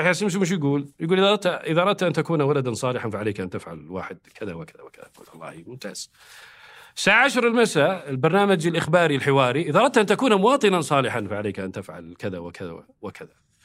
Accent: Saudi Arabia; إلى أدى أن عندنا إحنا كسعوديين اضطرارا أن نلجأ غير السعودي

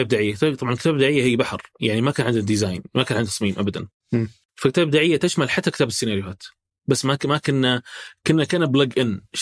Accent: Saudi Arabia; إحنا كسعوديين اللغة نتكلم فيها

